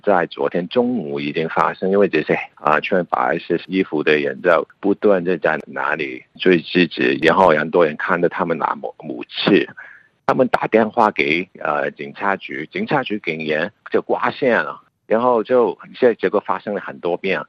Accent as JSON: {"language": "Chinese", "country": "Hong Kong", "said": "我作为香港人，我可以看"}